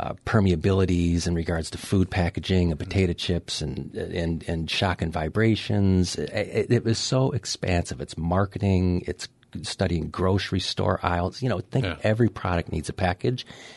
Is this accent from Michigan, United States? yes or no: yes; Detroit, Michigan, United States; Yeah. I grew up in Detroit, Michigan.